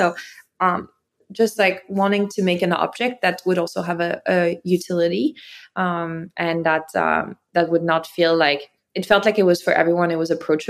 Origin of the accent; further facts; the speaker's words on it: France; moved away as an adult; now in United States; I grew up in France, and then, you know, probably the most defining thing that happened to me was that I moved to the US for college